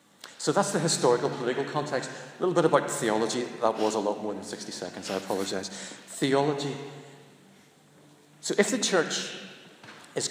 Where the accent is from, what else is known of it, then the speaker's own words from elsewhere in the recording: Belfast, Northern Ireland, United Kingdom; Because we came from Belfast. And you didn't do that in Belfast.